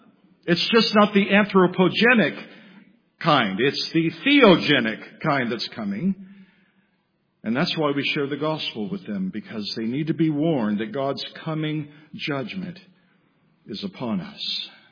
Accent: California, United States; also born or lived in Okinawa; I grew up in Southern California, earthquake country. lived in Okinawa.

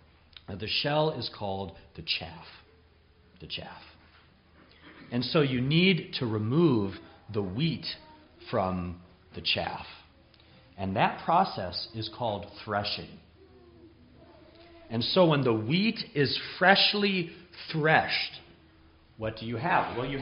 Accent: Los Angeles, California, United States; I grew up in Southern California, in that great sea of brick and concrete and humanity known as Greater Los Angeles.

